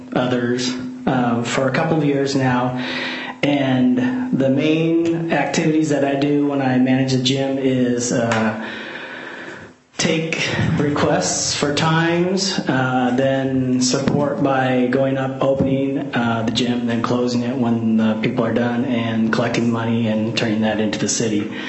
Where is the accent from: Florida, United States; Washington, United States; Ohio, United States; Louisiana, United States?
Washington, United States; Maple Valley; now in Black Diamond, United States; I'm from Black Diamond. Grew up in Maple Valley.